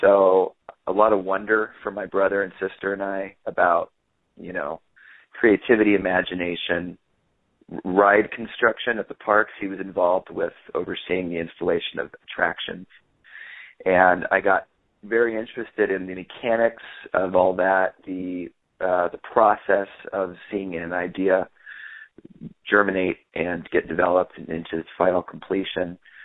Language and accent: English; California, United States; definitely at least a couple generations native Californian.